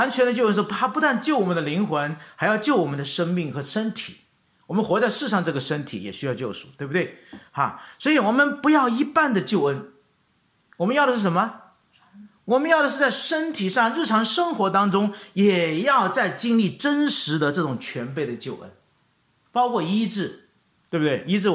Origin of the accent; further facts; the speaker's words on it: China; 我们中国人就很喜欢就寻找那个内圣